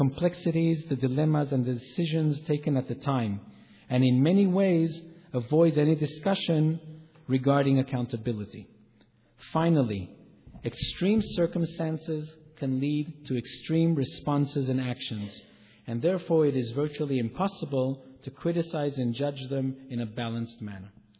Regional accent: Israel; This is a cultural difference. I come from Israel.

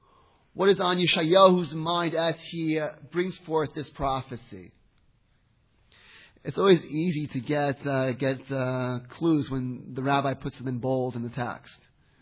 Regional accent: New Jersey, United States; when I tell this guy that I'm a rabbi from New Jersey, is he going to let me into the country?

